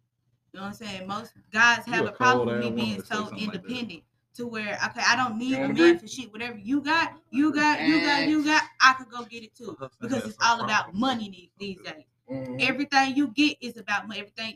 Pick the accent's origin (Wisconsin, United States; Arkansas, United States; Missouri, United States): Arkansas, United States; I'm from Arkansas.